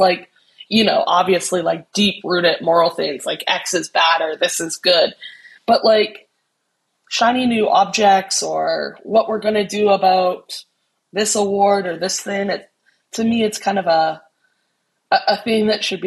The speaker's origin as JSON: {"language": "English", "country": "Canada", "also_born_or_lived": "New York", "lives_now": "Singapore", "said": "And I love New York, though I'm a Canadian. I'm told my accent has been lost a little bit by my family."}